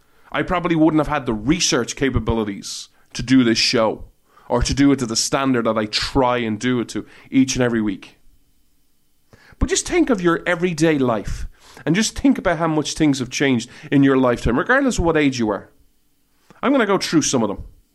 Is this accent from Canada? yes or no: no; Ireland; When I was growing up in Ireland